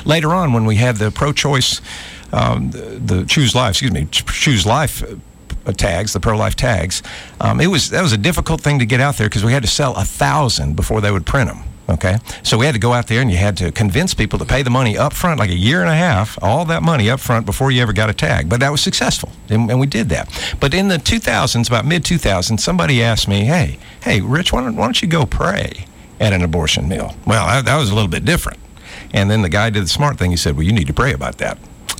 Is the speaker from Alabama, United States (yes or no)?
yes; Enterprise, Alabama, United States; now in Montgomery, United States; Y'all know I'm from Enterprise. I married an Enterprise lady. We dated in Dothan. We moved to Andalusia.